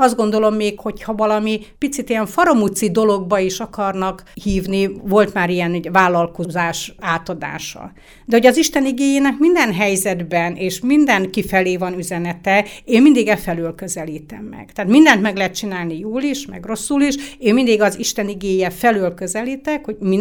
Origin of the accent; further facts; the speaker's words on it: Ebes, Hajdú-Bihar, Hungary; hogy én a saját szülőfalumban vagy községemben vagyok lelkipásztor. Tehát most nem mondom ki a számot, de már ötössel kezdődik, hogy annyi éve én Ebeshez kötődöm, ott nőttem föl, és 30 éve ott vagyok református lelkész.